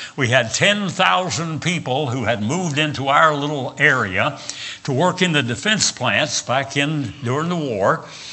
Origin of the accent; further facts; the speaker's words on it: West Virginia, United States; I said, "I'm from West Virginia."